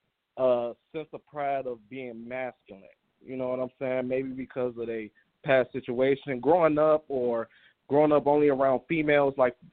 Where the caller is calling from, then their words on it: Chicago, Illinois, United States; I'm calling from Chicago.